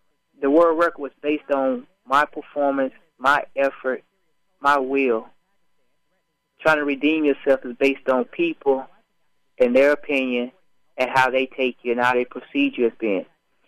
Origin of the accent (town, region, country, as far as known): Gaffney, South Carolina, United States; born or raised there